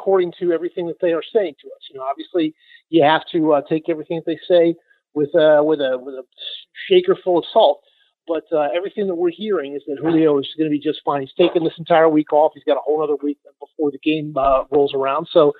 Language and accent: English; Atlanta, Georgia, United States; I mean, you know, I grew up in Atlanta. So you're around that all the time.